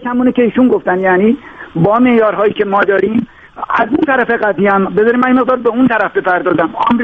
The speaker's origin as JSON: {"language": "Persian", "country": "Iran", "said": "یعنی حالا به حال ما ایرانی هستیم"}